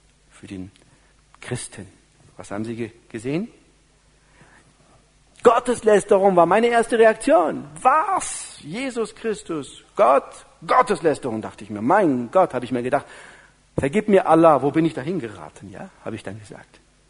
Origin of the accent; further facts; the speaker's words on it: Northern Germany, Germany; now in Upper Bavaria, Germany; Und es hat viele Jahre gebraucht, als Preuße, als Norddeutscher, ja, Preuße in Oberbayern, die Landschaft zu lieben.